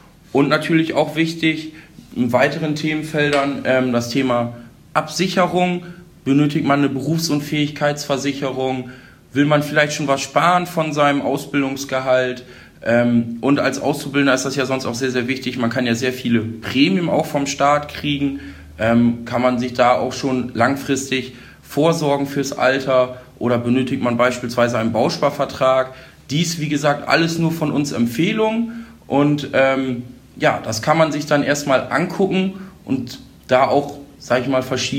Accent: Holdorf, Lower Saxony, Germany; Bin sonst auch gebürtiger Holdorfer, also sehr hier in der Gemeinde mit vielen Vereinen verwurzelt

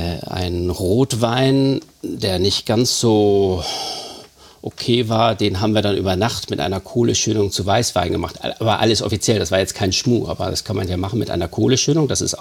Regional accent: Hamburg, Germany; Ich bin ja hier groß geworden in Harvestehude, bin hier zum Gymnasium Eppendorf zur Schule gegangen

